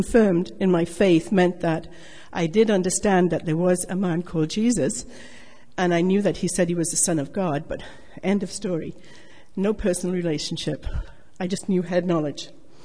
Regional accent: Canada; moved away; Well, as most of you know, Mike and I emigrated from Canada in 1968.

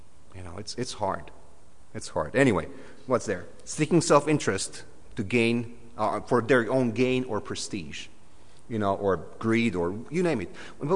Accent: Canada; we don't speak about this because we're Canadian and we're nice.

